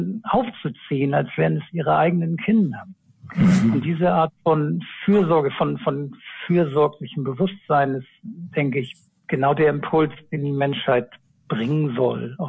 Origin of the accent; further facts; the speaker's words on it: Germany; Und ich komme jetzt zurück in ein Land, Deutschland, mein Heimatland